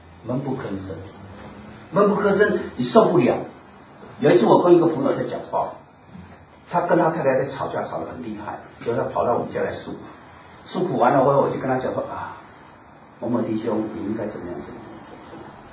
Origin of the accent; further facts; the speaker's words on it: China; 所以我们中国人常讲的一句话叫做进退怎么样